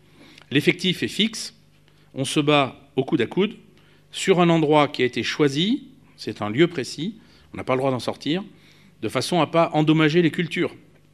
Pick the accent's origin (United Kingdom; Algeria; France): France; la paix nous a coûté cher, en tant que Français